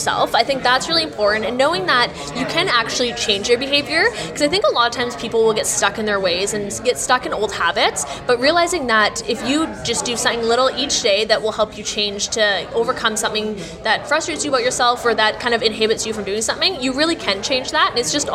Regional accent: Canada; We're from Canada, so we traveled about 30 hours to get here.

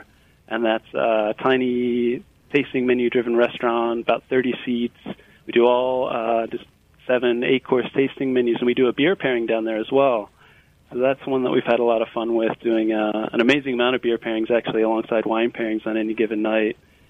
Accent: Northern Ireland, United Kingdom; accent: Northern Irish; She says I'd be a much more handsome gentleman if I had a little bit of my Northern Irish accent left. But, you know, I left it at home.

